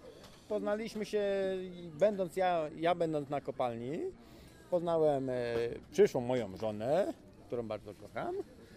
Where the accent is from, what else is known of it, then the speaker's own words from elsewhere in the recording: Pomeranian Voivodeship, Poland; bo pochodzimy z dawnego Słupskiego, no to do Ustki, nie?